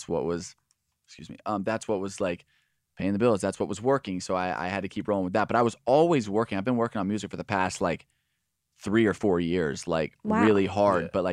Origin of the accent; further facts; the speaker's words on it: Alvarado, Texas, United States; I'm from Alvarado, Texas. It's like 40 minutes south of Dallas.